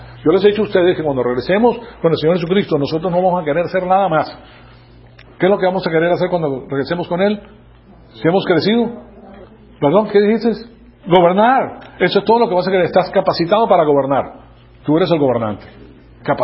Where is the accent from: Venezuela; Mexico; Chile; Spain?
Venezuela; Caracas, Capital District; accent: Venezuelan; Yo me crié en Caracas, siendo colombiano, pues, pero me crié en Caracas. Entonces hablo como venezolano. Voy allá y hablo como venezolano. Tengo el acento venezolano, conozco los colocalismos